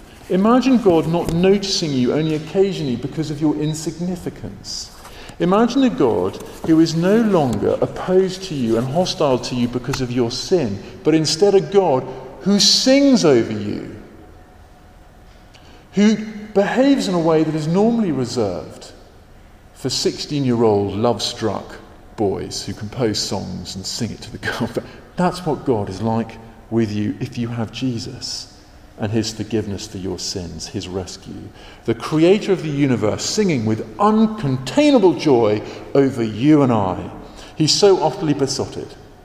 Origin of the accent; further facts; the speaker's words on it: Australia; I grew up in Australia on a sheep farm surrounded by men that fought in World War II.